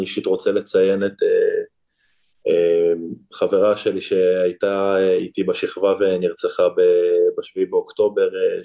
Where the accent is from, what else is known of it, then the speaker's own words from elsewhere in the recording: Hod HaSharon, Central District, Israel; אז באמת גדלתי בהוד השרון, אתה יודע, מהמחלקת ילדים עד לנערים.